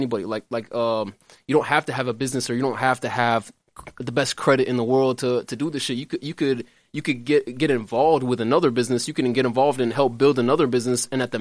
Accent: Palestine; now in United States; Obviously, I'm from Palestine.

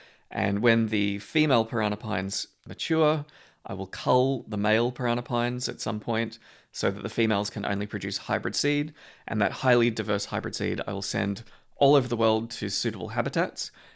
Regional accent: Australia; I'm an Australian who is fine with, you know, the world's second most dangerous venomous snake.

